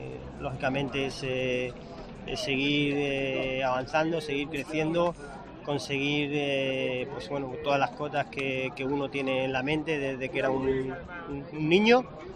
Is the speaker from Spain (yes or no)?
yes; Lorca, Region of Murcia, Spain; yo quiero mucho a mi tierra, a mi ciudad, a mi gente